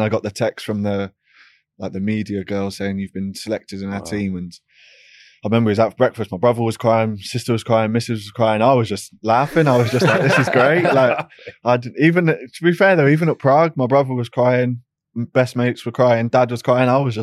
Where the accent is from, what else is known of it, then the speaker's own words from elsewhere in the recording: Leinster, Ireland; The first call-up was, I was back in Leinster, back in my hometown. I was with Danny, with my brother, and my sister.